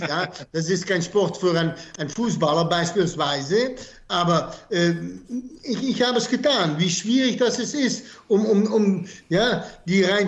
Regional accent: Netherlands; German is a second language; Denk auch, dass ihr da mehr Probleme mit habt, dann wir als Niederländer.

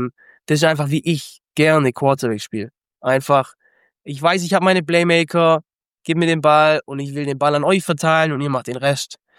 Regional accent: Germany; Aber ich komme aus Deutschland.

